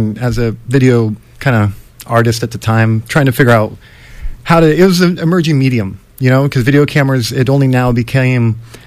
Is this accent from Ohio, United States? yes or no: no; Chico, California, United States; I grew up in Chico, and in 2006, I had a camera